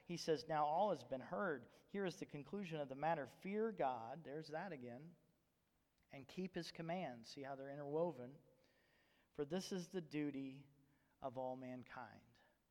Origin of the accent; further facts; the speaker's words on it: Bible Belt, United States; now in Alaska, United States; now it's not as strong here in Alaska, but I grew up in the Bible Belt, and in the Bible Belt a lot of people claim to be Christian.